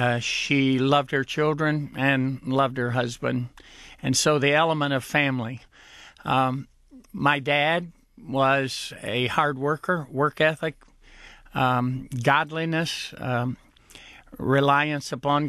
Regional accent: Warren, Michigan, United States; also born or lived in Lowes, Kentucky; was 5 years old when we moved from Lowes, Kentucky, a small town in western Kentucky, to Michigan, to Warren, Michigan.

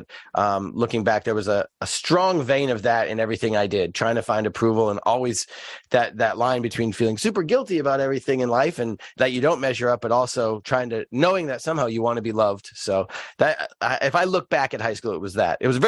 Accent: Duluth, Minnesota, United States; born there; I was born in Duluth, Minnesota in 1978.

